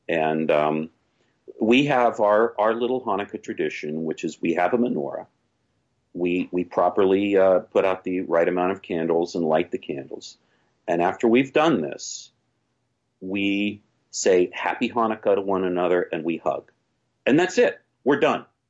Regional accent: West Virginia, United States; now in New York, United States; I'm not Jewish. A lot of people think I am. … I live in New York. Sometimes I talk fast. But no, I was raised in West Virginia, went to a Methodist church.

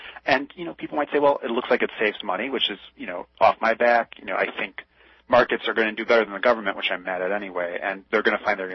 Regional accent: Chicago, Illinois, United States; I'm from Chicago originally, where there's a complete disaster in how their parking meters are set up.

